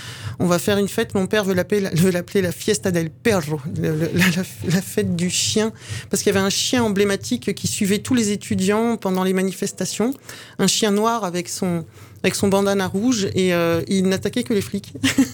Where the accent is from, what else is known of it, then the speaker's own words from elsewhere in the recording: France; born there; Ma mère est française. Je suis née en France. Je suis allée au Chili la première fois quand j'avais 26 ans.